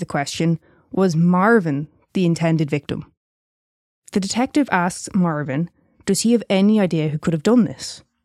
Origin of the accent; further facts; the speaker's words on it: Yorkshire and the Humber, United Kingdom; It wasn't my fault, I'm from Yorkshire.